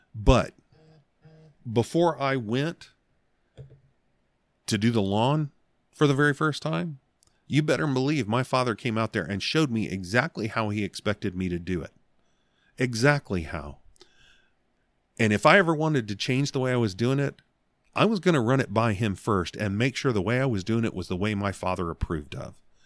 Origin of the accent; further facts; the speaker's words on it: Arizona, United States; also born or lived in Alabama; I was born in Alabama, but we left there early enough that, you know, left there when I was six and grew up out here in Arizona.